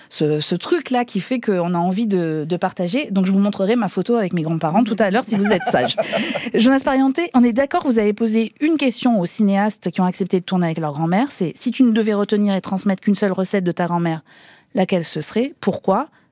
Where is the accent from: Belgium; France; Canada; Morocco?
France; south of France; les gens savent que je suis du Sud, donc c'est pas étonnant.